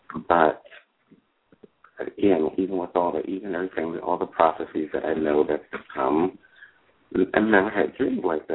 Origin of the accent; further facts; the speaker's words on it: California, United States; I grew up here in California, and of course, this is Earthquake City. And the place that I was born in, I've lived my entire life.